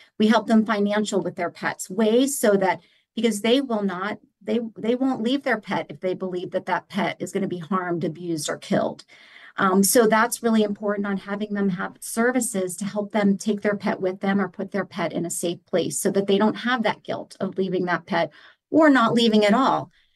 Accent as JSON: {"language": "English", "town": "Pittsburgh", "region": "Pennsylvania", "country": "United States", "said": "I'm from Pittsburgh. We have floods over here. We had a flood in Millvale."}